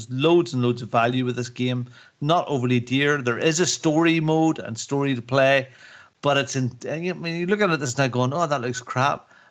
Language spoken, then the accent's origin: English; Northern Ireland, United Kingdom; Our TV and our roads and our little customs, we're more English, British up in Northern Ireland.